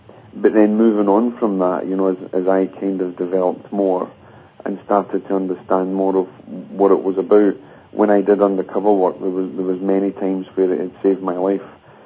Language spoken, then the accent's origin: English; Lanark, Scotland, United Kingdom; born there; I was born in Lanark, not far away from Glasgow in Scotland.